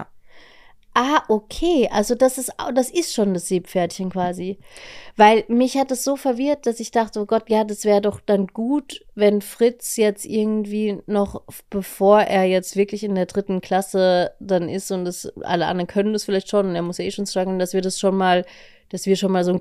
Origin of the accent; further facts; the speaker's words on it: Vienna, Austria; bei uns in Wien